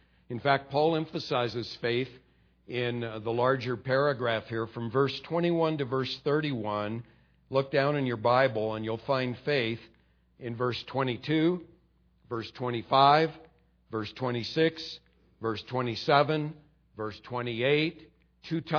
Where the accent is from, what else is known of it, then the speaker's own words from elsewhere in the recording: California, United States; I come from California, hang loose state, you know, where you just kind of roll with it.